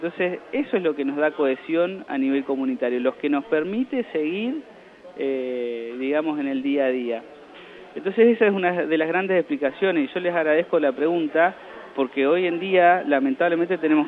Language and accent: Spanish; General Pico, La Pampa, Argentina; also born or lived in Santa Rosa; now in Dorila, Argentina; que si bien viví en Santa Rosa algunos años, soy de General Pico y vivo en Dorila